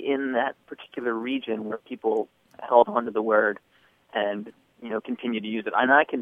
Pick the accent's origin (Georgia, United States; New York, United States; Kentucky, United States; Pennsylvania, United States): Pennsylvania, United States; Uniontown; now in Olympia, United States; Well, I am originally from the Pittsburgh, Pennsylvania area. A town called Uniontown, about 50 miles south.